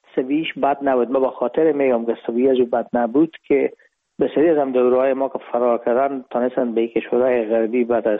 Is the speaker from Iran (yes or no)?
no; Herat, Afghanistan; moved away as an adult; now in Hamburg, Germany; رفتیم از کابل به هرات و پیش که فاکولته رو پایان برسانیم یا دیپلمی بگیریم از هرات از طریق زمینی داخل مرز ایران شدیم، از مرز ایران گذشتیم و داخل پاکستان و از پاکستان و قاچاقی آمدیم با آلمان. میشد سال 1369 که ما به هامبورگ رسیدیم